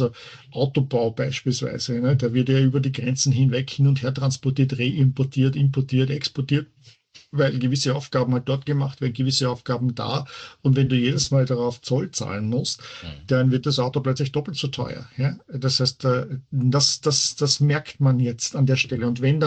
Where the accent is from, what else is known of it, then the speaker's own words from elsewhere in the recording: Austria; now in United States; Ich selber bin ja als Österreicher lebe hier.